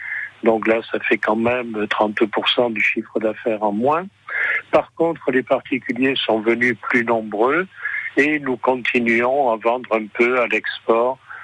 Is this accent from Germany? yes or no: no; Clermont-l'Hérault, Occitanie, France; born there; Vous savez, je suis né à Clermont-l'Hérault, donc je suis né un peu dans le vin déjà.